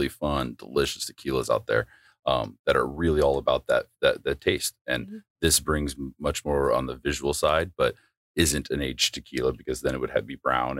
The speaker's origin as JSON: {"language": "English", "region": "California", "country": "United States", "tie": "born or raised there", "said": "And then I grew up in Southern California too, so I'm a big fan of Firestone Double Barrel and 805."}